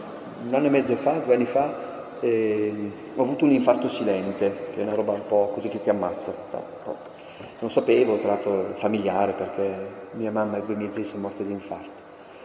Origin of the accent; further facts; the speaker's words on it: Aosta Valley, Italy; Ora faccio un po' di pubblicità per le montagne e per la Valle d'Aosta. Dalle mie parti, nei villaggi di montagna